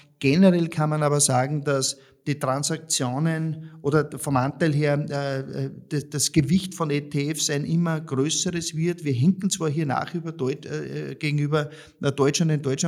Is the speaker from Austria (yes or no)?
yes; Austria; ich sage für mich als Österreicher